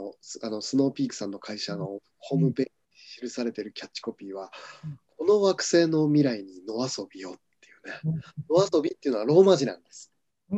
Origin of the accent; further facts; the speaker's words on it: Niigata, Japan; 僕の生まれ故郷の新潟のこの燕三条っていうところ